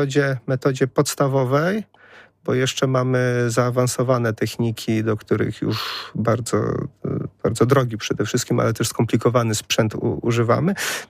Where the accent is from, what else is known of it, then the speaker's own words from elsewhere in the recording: Pomeranian Voivodeship, Poland; Pochodzę z Pomorza i troszeczkę mi tutaj w Wielkopolsce brakuje tych buczyn pomorskich.